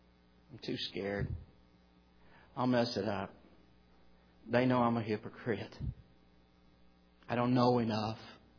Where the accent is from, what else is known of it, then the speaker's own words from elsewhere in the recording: Arkansas, United States; When I was young, growing up in South Arkansas, I was the youngest, three older sisters, that was tough.